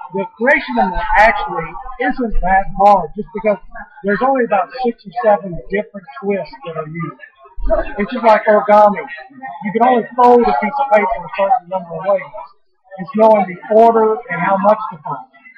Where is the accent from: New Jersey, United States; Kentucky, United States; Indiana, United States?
Kentucky, United States; Well, when I was very young, I really sucked at sports. And so I had to get into other things. I grew up in Southern Kentucky.